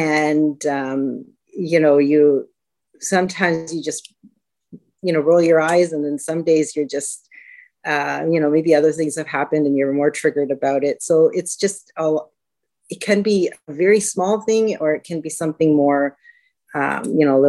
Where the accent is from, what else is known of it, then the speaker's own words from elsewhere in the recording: Canada; I have not from the Middle East. I was born and raised in Canada. My parents are of South Asian descent.